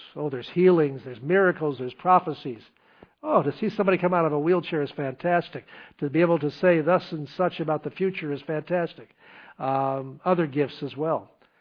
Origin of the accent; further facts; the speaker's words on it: Albany, New York, United States; I was from the Albany area, and Colony was a different world. I never knew Colony until I came out here for the church.